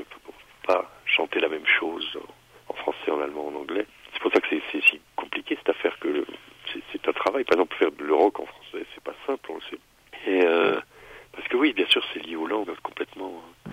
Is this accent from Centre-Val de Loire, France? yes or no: no; Grand Est, France; now in Switzerland; J'ai grandi en Alsace